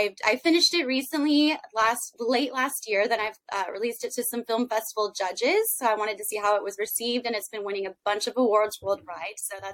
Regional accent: Austin, Texas, United States; now in Hollywood, United States; Because I started out the very traditional route. I moved to Hollywood from Austin, Texas, did the audition route

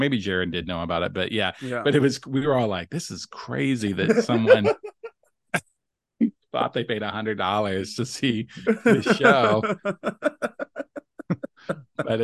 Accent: Louisville, Kentucky, United States; so you will be down here in Louisville doing a bunch of shows and having fun in my hometown.

